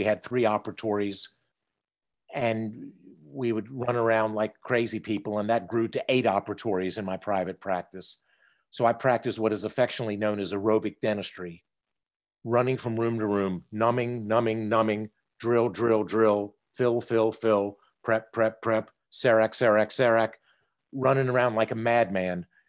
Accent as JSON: {"language": "English", "town": "Greensboro", "region": "North Carolina", "country": "United States", "said": "from Greensboro, North Carolina."}